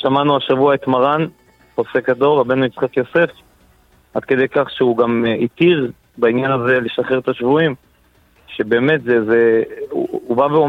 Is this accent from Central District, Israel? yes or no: no; Bnei Brak, Tel Aviv District, Israel; כולנו היינו ילדים בבני ברק